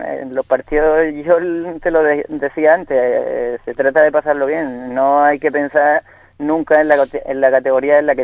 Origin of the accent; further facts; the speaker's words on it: Ubrique, Andalusia, Spain; moved away; also born or lived in Seville, Spain / France / United States; yo desde que salí de Ubrique he jugado año tras año, sea en Sevilla, en Francia, en Estados Unidos